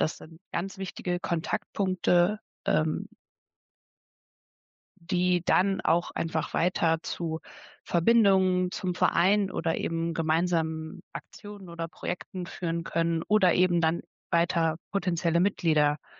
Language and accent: German; Rhineland, Germany; born there; now in Kiel, Germany; 30 Jahre jung und gebürtig aus dem Rheinland und jetzt seit über 6 Jahren in Kiel